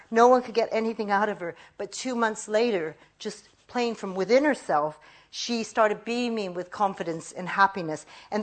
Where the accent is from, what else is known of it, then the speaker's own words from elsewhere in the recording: United States; was very proud for the first time in my life when I heard this, to be Japanese. Because, you know, growing up in America, we were all meant to be the amazing melting pot.